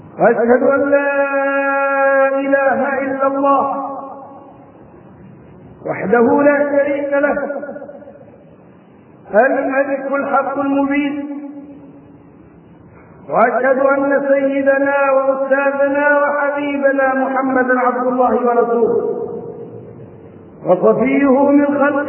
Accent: Egypt; وتجولت في كثير من بلدانها ثم عدت الى بلدتي الحبيبة التي هي مصر.

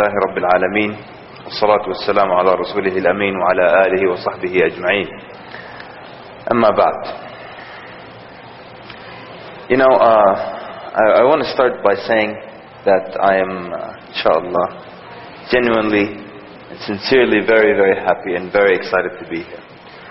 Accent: Sudan; now in United States; Originally, I'm from Sudan. Right now I'm from Virginia, but originally I'm from Sudan.

